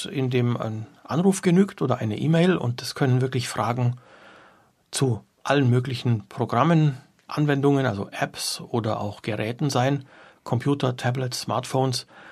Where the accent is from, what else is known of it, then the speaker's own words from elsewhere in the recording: Ludwigsburg, Baden-Württemberg, Germany; born there; davor habe ich Abitur gemacht in München an einem ganz normalen städtischen Gymnasium. Geboren bin ich in der Stuttgarter Gegend, in Ludwigsburg, als Kind slowenischer Eltern, daher auch dieser slawische Familienname.